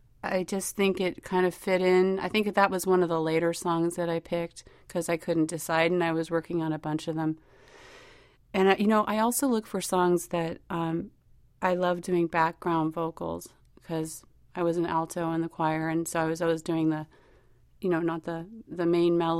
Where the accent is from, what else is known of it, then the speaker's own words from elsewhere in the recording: Berkeley, California, United States; I grew up in Berkeley and, you know, kind of came of age in the 70s, kind of a crazy time.